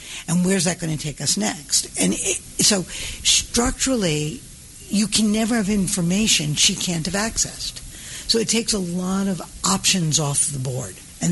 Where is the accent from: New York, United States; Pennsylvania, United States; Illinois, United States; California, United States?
New York, United States; I am originally from New York. I don't live in New York now. I am originally from New York.